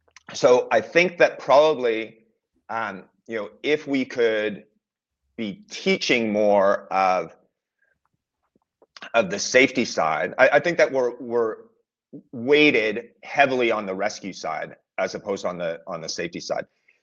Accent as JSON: {"language": "English", "region": "Eastern Canada", "country": "Canada", "said": "I'm from Eastern Canada"}